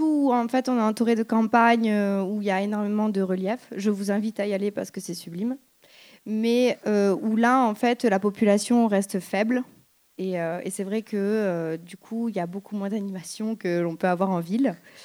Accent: Montpellier, Occitanie, France; Alors, moi, je suis native de Montpellier.

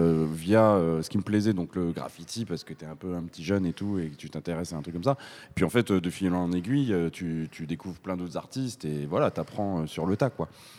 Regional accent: Grand Est, France; now in Avignon, France; Moi, je viens du Nord-Est à la base, donc à côté de Reims. Ouais. Et ça fait 15 ans maintenant que je vis sur Avignon.

